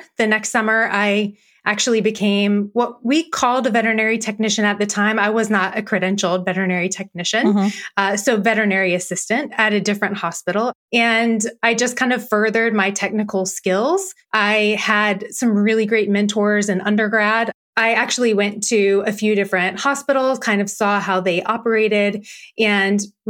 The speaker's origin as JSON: {"language": "English", "region": "the South", "country": "United States", "tie": "born or raised there", "said": "Sure. I grew up in the South, so with a heavy dose of football and church, as you might imagine."}